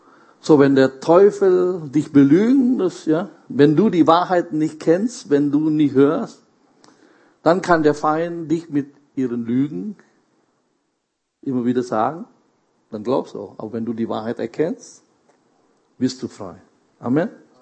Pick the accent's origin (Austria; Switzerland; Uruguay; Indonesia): Indonesia; German is a second language; in der Schule, ich komme aus Indonesien